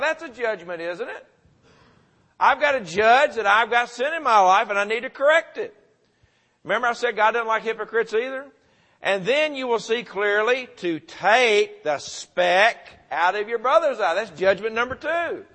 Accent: Murfreesboro, Tennessee, United States; One of the fellows I grew up with in Murfreesboro, Tennessee

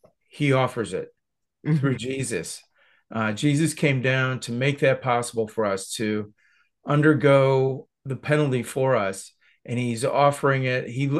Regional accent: Ohio, United States; I'm from Ohio. I live in Ohio all my life

